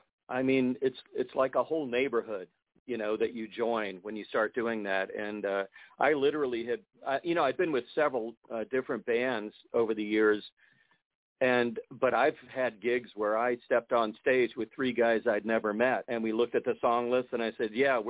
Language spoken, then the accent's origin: English; Louisiana, United States; I'm from Louisiana, so in Louisiana, when you played a gig, you had the club all night usually.